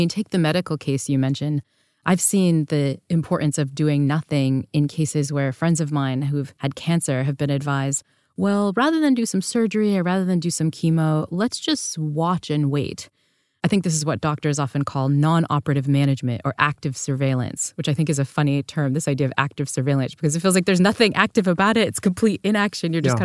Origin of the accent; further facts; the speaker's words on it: United States; As you know, I'm an American. On behalf of my fellow Americans